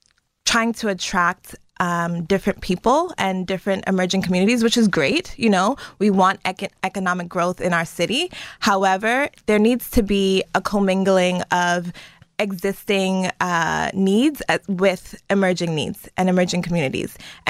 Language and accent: English; Brooklyn, New York, United States; Growing up in Brooklyn is a place that, or New York City in general, is a place that is full of diasporas, right? I myself am a first generation American.